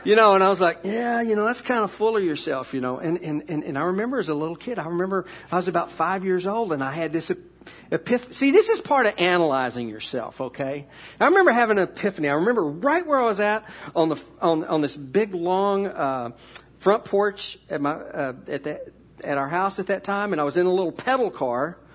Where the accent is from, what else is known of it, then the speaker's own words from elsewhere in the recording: Texas, United States; also born or lived in Missouri; I'm a Texan, so I understand patriotism, okay? So I'm a Texan American, okay?